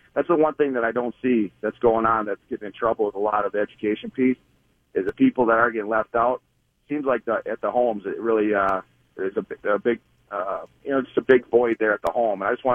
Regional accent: Minneapolis, Minnesota, United States; I grew up in North Minneapolis

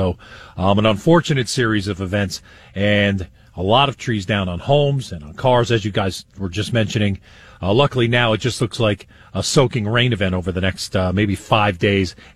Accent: Saugerties, New York, United States; And maybe back in my hometown in Saugerties in northern Ulster County, reports of at least funnel clouds that moved across the river into Dutchess County.

